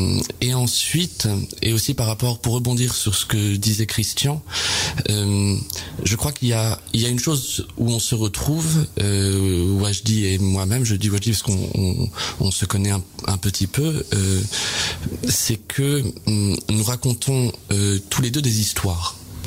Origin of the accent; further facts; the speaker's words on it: Évreux, Normandy, France; je suis né à Évreux. J'ai grandi dans ce théâtre d'Évreux toute mon enfance